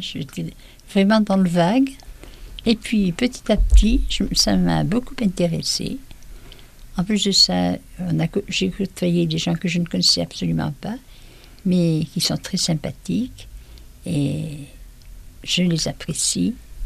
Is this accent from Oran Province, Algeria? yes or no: no; Constantine, Constantine Province, Algeria; born there; née le 29 janvier 1935, j'ai 83 ans, et je suis née à Constantine.